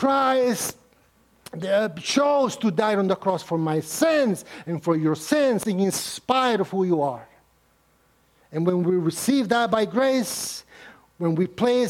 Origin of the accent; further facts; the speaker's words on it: Nicaragua; I come from Nicaragua, a very rooted religious country